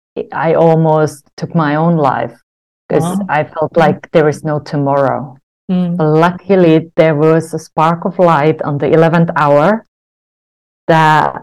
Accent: Finland; English is a second language; So if you wondered where this accent is from, I was growing up in Finland.

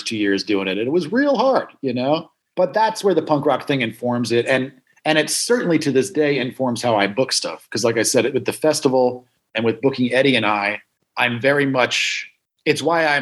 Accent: Hudson Valley, New York, United States; man, that's wild because I grew up in the Hudson Valley.

